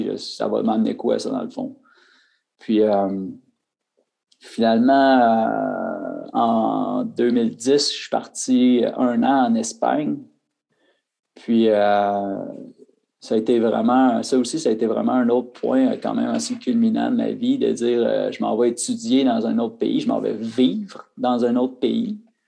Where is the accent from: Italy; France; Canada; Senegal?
Canada; Quebec; moved away; Je suis parti du Québec, j'avais vraiment pas d'argent.